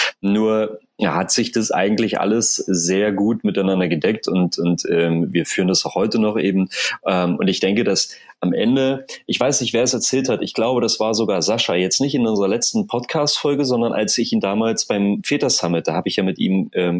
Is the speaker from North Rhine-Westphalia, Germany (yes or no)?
no; Tangerhütte, Saxony-Anhalt, Germany; genauso wie meine Mutter in meiner Heimatstadt Tangerhütte gearbeitet haben